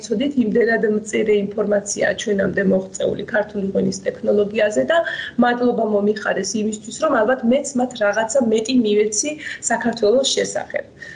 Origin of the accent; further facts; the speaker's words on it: Kakheti, Georgia; იქიდან გამომდინარე, რომ ვარ კახეთიდან, დავიბადე და გავიზარდე კახეთში.